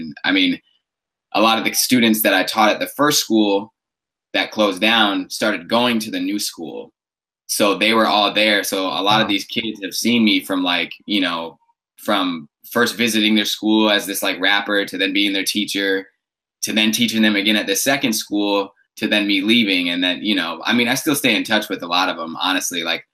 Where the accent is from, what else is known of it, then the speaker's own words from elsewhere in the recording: Wisconsin, United States; I grew up in Wisconsin and he was out here.